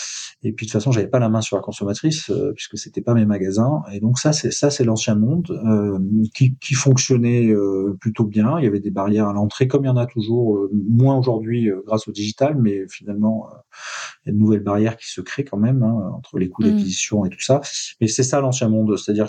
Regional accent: Marseille, Provence-Alpes-Côte d'Azur, France; J'ai accompagné des jeunes pousses de la cosmétique en Provence, puisque je suis marseillais

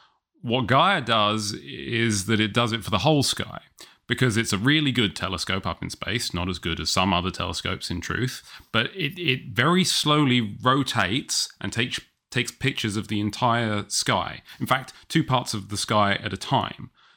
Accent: England, United Kingdom; moved away as an adult; So despite being very English and very cautious about leaving a country where I'd lived my entire life, I jumped at the chance.

